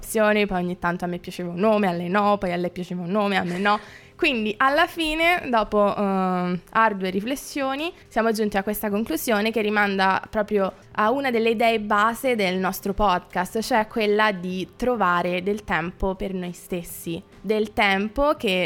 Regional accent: Rome, Lazio, Italy; born there; now in Rovereto, Italy; Io ho 21 anni, sono nata a Roma e adesso mi trovo a Rovereto a studiare per finire la triennale di, psicologia

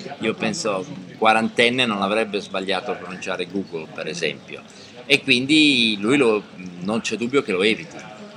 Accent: Lombardy, Italy; Io sono un lombardo, sto al nord

